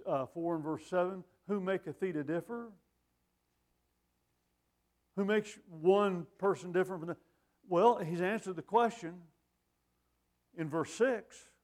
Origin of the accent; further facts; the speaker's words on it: Texas, United States; I love Texas, but I live in Arizona on purpose. I'm from Texas, by the way.